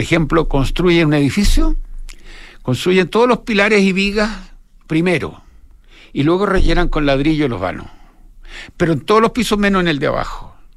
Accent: Arica, Arica y Parinacota, Chile; Pero yo vengo de Arica.

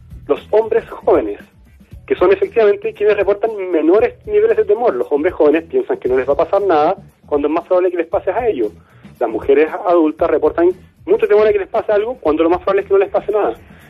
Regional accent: Chile; lo que nos dicen los datos internacionales es que nosotros no somos particularmente violentos

